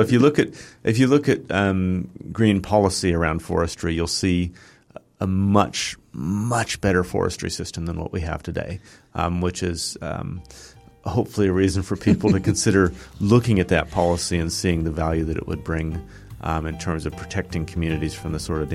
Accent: United States; moved away as an adult; now in Palmerston North, New Zealand; So I came to New Zealand from the States, moved here in 2000 to Palmerston North, and took a job as a scientist out at Ag Research near Massey.

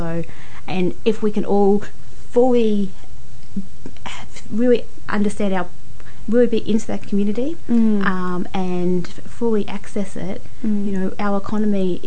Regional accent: Australia; moved away as an adult; now in New Zealand; And then I moved to New Zealand. So I grew up in Australia.

